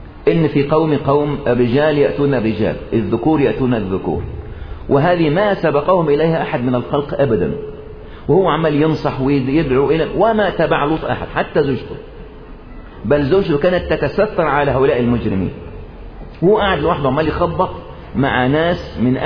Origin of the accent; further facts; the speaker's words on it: Egypt; وبيفكروا عندنا في مصر بقى ان بعد الدولة المدنية